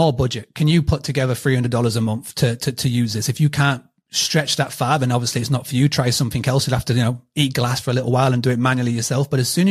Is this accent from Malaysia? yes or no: no; United Kingdom; accent: British; So my tool is Tavus, and I'll have to spell it for you because of my British accent.